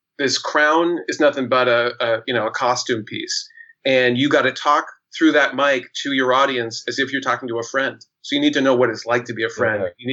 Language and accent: English; Portland, Oregon, United States; now in New York, United States; I'm originally from Portland, Oregon.